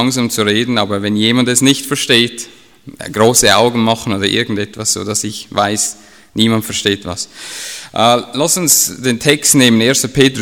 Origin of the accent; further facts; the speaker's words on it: Switzerland; ich bin Ausländer, ich bin Schweizer